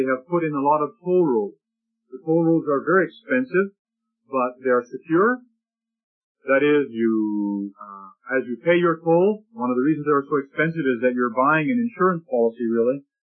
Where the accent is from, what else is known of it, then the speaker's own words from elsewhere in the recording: Canada; I said, oh, no, I'm not. I'm from Canada.